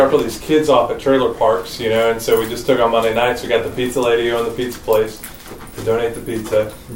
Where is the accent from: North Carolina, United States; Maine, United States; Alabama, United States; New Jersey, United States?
North Carolina, United States; I was going to say I'm from Western North Carolina and student college pastor for 15 years.